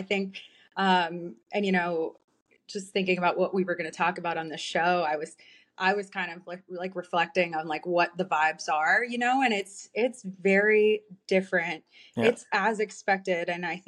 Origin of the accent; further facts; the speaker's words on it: Florida, United States; So I grew up in Florida and I didn't even put two and two together